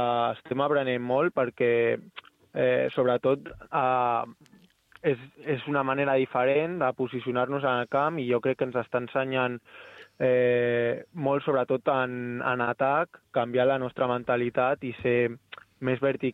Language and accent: Catalan; El Prat de Llobregat, Catalonia, Spain; que és l'equip del meu poble, que, al Prat, estava al Prat